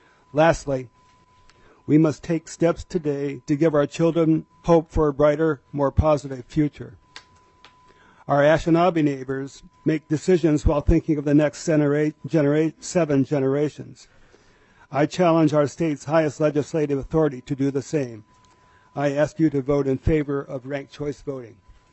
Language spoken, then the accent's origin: English; Bemidji, Minnesota, United States; I am from Bemidji, Minnesota, where my wife and I have lived for almost 40 years.